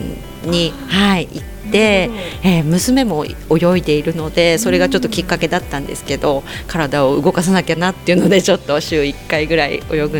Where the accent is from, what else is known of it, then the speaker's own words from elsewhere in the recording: Yokote, Akita, Japan; 私は第五小学校の近く、横手市出身です。